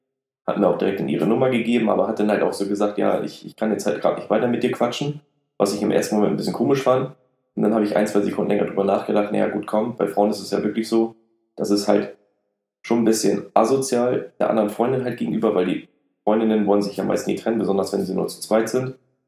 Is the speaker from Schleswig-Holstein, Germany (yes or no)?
yes; Lübeck, Schleswig-Holstein, Germany; 27 Jahre alt, komme aus dem wunderschönen Lübeck, direkt an der Ostsee.